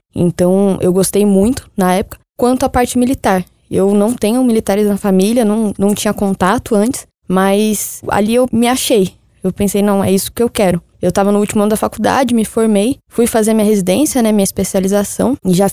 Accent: São Paulo, Brazil; Sou de São Paulo

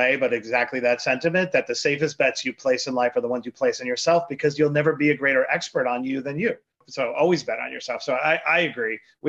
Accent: Queens, New York, United States; now in New York City, United States; I'm a lifelong New Yorker, and I grew up in Queens, New York.

